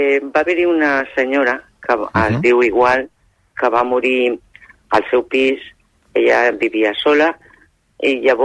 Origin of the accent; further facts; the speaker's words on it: Barcelona, Catalonia, Spain; De Barcelona.